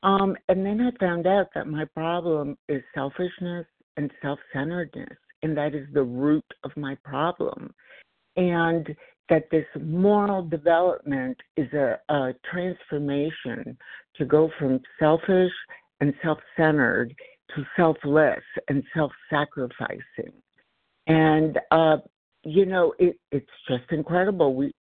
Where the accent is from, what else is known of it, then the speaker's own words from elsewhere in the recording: Los Angeles, California, United States; I am from Los Angeles.